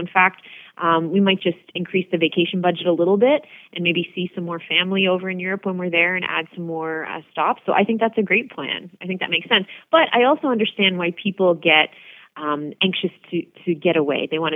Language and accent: English; Milton, Ontario, Canada; I was born in Milton, as a matter of fact, and grew up in Ward 1 and spent most of my life in what is now Ward 1, as you say. And I always grew up on well water.